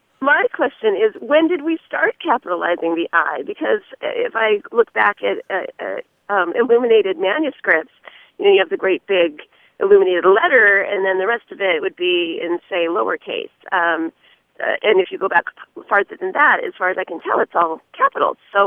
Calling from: Grayslake, Illinois, United States; I'm calling from the College of Lake County in Grays Lake, Illinois.

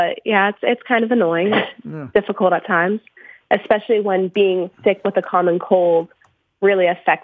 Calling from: West Palm Beach, Florida, United States; I'm calling from West Palm, Florida.

